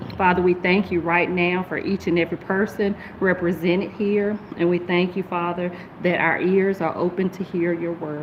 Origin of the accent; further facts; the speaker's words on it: Hendersonville, Tennessee, United States; From close to Nashville, Hendersonville, Tennessee.